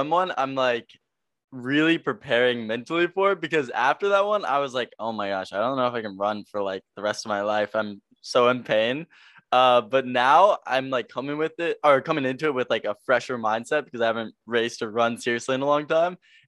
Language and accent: English; Virginia, United States; I'm 21. I'm from Virginia. I now live in LA, and I'm basically a running YouTuber